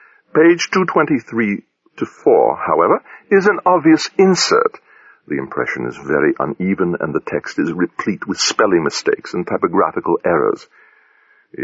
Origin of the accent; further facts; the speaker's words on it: England, United Kingdom; as an Englishman, I am proud of the fact that one of today's most important inventions was first conceived in the British Isles.